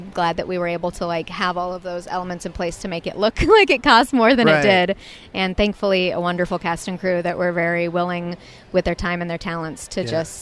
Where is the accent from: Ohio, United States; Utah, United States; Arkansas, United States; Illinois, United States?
Arkansas, United States; Well, I grew up in Arkansas, and there's not really much of that around there.